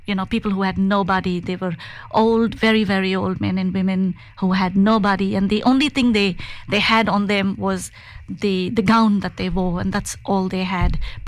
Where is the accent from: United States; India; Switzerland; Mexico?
India; Mumbai, Maharashtra; now in Australia; I come from Mumbai and I grew up in a disadvantaged area